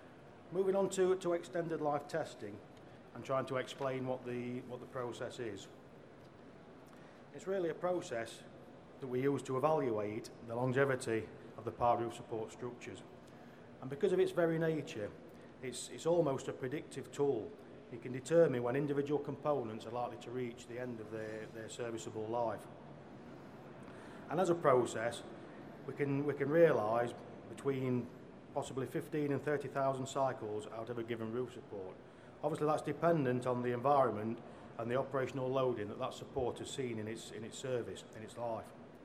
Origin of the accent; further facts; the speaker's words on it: United Kingdom; Obviously, you'll have picked up from my accent, I'm from the UK.